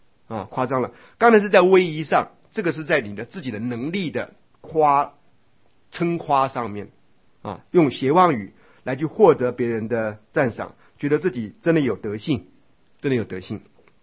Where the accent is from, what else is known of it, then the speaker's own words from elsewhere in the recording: Taiwan; 我是一个台湾人，可是国语又被自己修正的成很不像台湾人